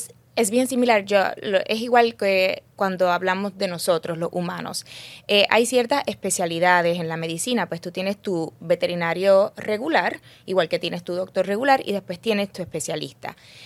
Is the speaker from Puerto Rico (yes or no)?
yes; Puerto Rico; also born or lived in United States; Soy de Puerto Rico, nacida aquí y hice mi bachillerato aquí en la Universidad de Mayagüez.